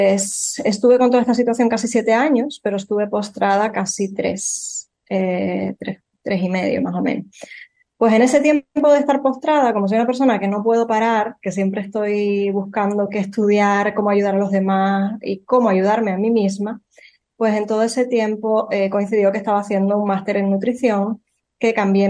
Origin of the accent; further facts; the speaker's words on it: Spain; yo tengo 44 años, soy española, vivo en Tenerife